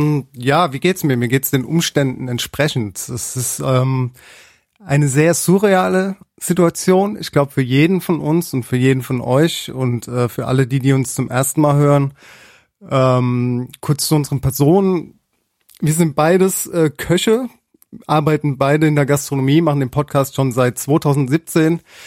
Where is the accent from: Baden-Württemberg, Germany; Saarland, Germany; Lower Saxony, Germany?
Baden-Württemberg, Germany; Mannheim; Ich selbst bin Sternekoch, bin aus Mannheim